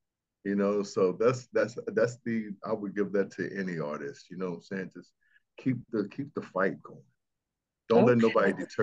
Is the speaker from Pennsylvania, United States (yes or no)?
no; Arkansas, United States; So I am from Arkansas, so I am a country boy, military veteran.